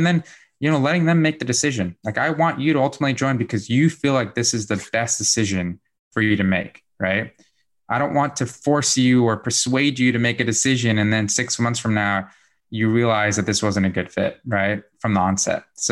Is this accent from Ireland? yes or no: no; Bosnia & Herzegovina; also born or lived in Germany; now in United States; So I'm originally from Bosnia, from Europe. So I immigrated to the States back in 1997.